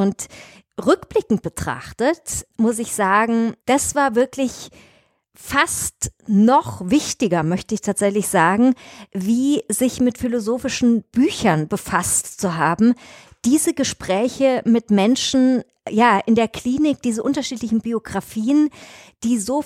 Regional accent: Munich, Bavaria, Germany; Ich bin tatsächlich ganz echte Münchnerin. Ich komme aus Schwabing, ja, wer hier aus München zuhört.

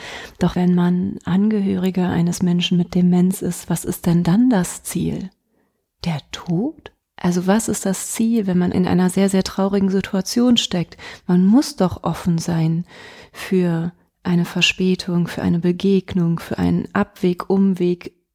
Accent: North Rhine-Westphalia, Germany; Ich komme aus Nordrhein-Westfalen.

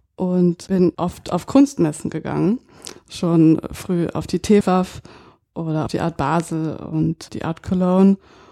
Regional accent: London, United Kingdom; Und wir haben damals in London gelebt, wo ich aufgewachsen bin.

